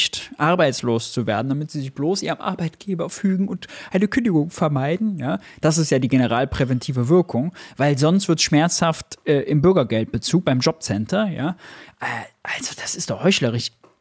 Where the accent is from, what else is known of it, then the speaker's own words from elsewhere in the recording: Mönchengladbach, North Rhine-Westphalia, Germany; aus Mönchengladbach, meiner Heimatstadt.